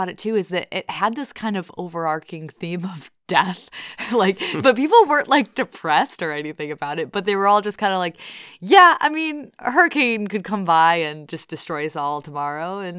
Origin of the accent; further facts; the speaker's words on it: Michigan, United States; So we're from Michigan, but we took a trip to New Orleans and we loved it.